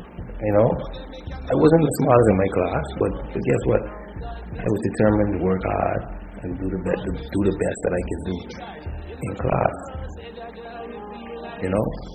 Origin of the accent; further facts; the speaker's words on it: Nassau, New Providence, Bahamas; my hometown in Nassau, Bahamas.